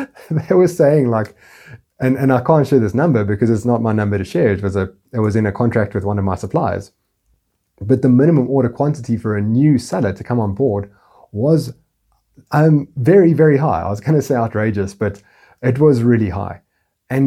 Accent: South Africa; I said, I'm coming down to South Africa, to my home country

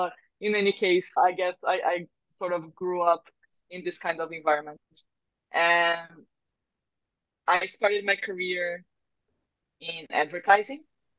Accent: Brazil; I am a Brazilian entrepreneur and I'm from Brazil. Although I've been traveling and living in many countries, doing many things for many years

